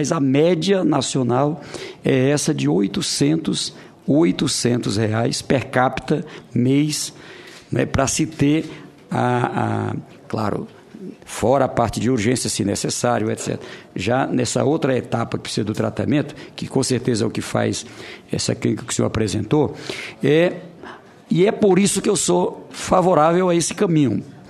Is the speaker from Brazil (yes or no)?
yes; Teresina, Piauí, Brazil; Eu cito o exemplo lá do meu estado, em Teresina